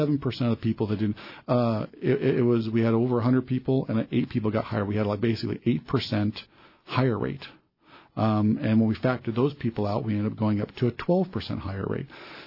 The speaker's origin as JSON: {"language": "English", "town": "Fairbanks", "region": "Alaska", "country": "United States", "tie": "born or raised there", "said": "I grew up in Fairbanks"}